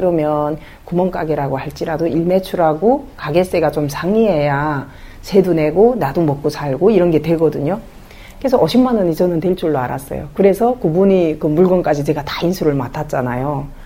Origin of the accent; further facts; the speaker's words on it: North Korea; now in South Korea; 우리 부부는 북한에서 온 부부다. 한국에 아는 사람 한 명 없고